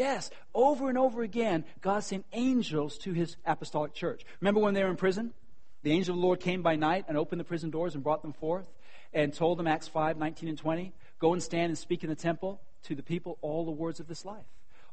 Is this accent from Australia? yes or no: no; England, United Kingdom; I was raised in England and I have this natural reserve, okay?